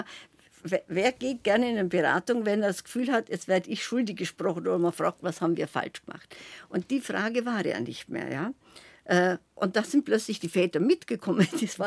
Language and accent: German; Bavaria, Germany; also born or lived in Munich; Also geboren bin ich in München